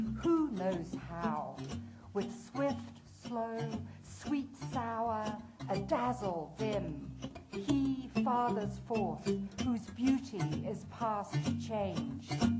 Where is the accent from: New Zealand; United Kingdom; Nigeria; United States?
United Kingdom; England; So as you may have gathered, I grew up in England.